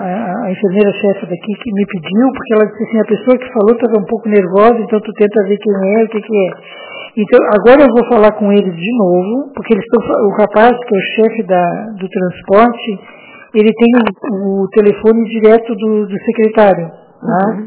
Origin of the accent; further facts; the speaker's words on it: Rio Grande do Sul, Brazil; now in Palhoça, Brazil; Eu sou do Rio Grande do Sul. Não trabalhava aqui, eu não sou daqui.